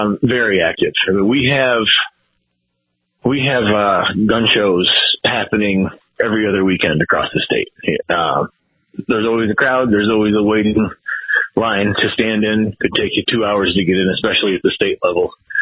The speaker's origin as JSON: {"language": "English", "region": "New York", "country": "United States", "tie": "born or raised there", "said": "I live in the lower part of Western New York, Cattaraugus County."}